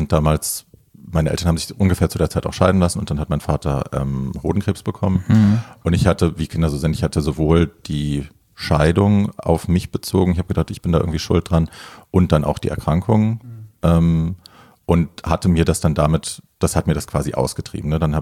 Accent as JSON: {"language": "German", "town": "Hofheim", "region": "Hesse", "country": "Germany", "tie": "born or raised there", "said": "Ursprünglich, also, ja, aus Hofheim. Also es ist so mein Taunuskreis."}